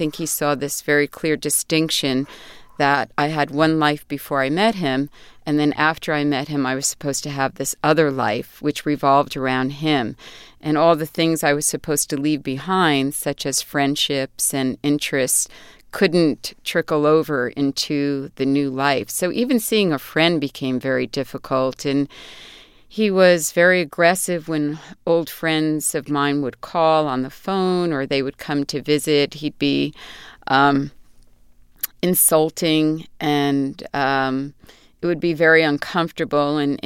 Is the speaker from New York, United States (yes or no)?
yes; New York City, New York, United States; I grew up in New York City.